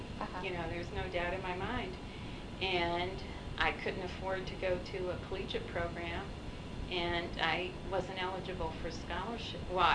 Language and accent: English; Bradford, Pennsylvania, United States; also born or lived in Valley Stream, New York; I was born in Valley Stream, New York, and my parents moved there when I was a year old to northwestern Pennsylvania, Bradford, Pennsylvania.